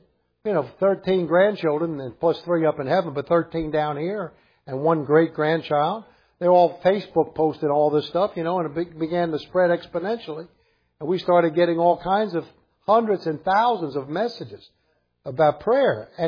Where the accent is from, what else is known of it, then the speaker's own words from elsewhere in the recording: Ireland; I mean, I'm an Irishman.